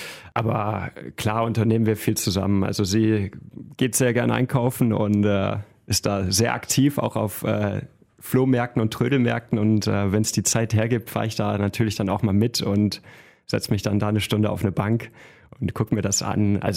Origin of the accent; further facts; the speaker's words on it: Solingen, North Rhine-Westphalia, Germany; Wir kommen beide aus Solingen, wir fühlen uns der Stadt sehr verbunden, haben unsere Familien hier.